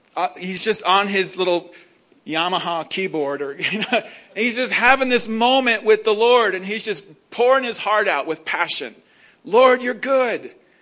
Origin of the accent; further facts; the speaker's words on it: Mammoth, United States; I grew up in Mammoth, and I was just a crazy kid, you know, and made some horrible decisions.